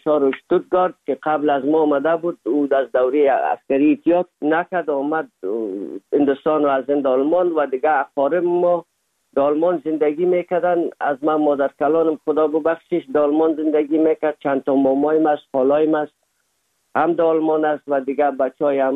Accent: Afghanistan; now in Germany; زمانی که ما از افغانستان آمدیم

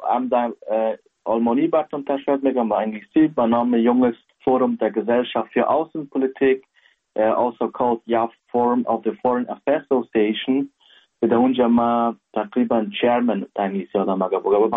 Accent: Kabul, Afghanistan; now in Germany; از کابل هستم. پدر جانم که مادر جان مردوشان از کابل هست، پدر کلانای ما از کابل هست.

